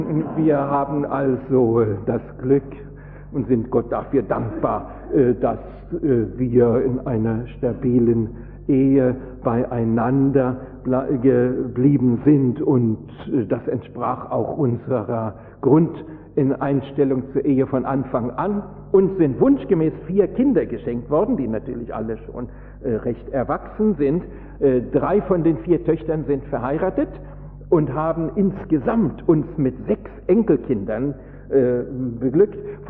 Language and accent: German; Berlin, Germany; Wie Sie vielleicht schon hören am Tonfall, bin ich kein Schwabe, obwohl ich schon mein halbes Leben in Württemberg nun verbringe, sondern ich bin gebürtiger Berliner. Ich habe in Berlin Abitur gemacht